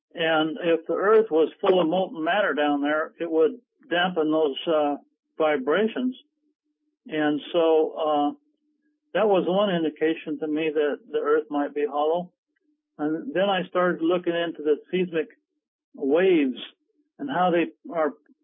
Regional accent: Colonia Juarez, Chihuahua, Mexico; Well, I'm from Colonia Juarez, Chihuahua, Mexico

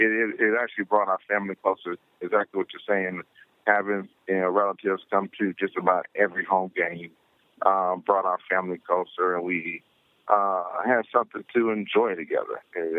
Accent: Hallandale, Florida, United States; it was back in my hometown in Hollandale, Florida.

